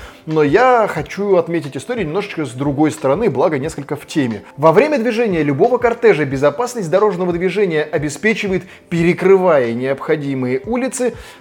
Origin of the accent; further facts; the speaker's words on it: Saint Petersburg, Russia; Но как коренной петербуржец могу лишь посмеяться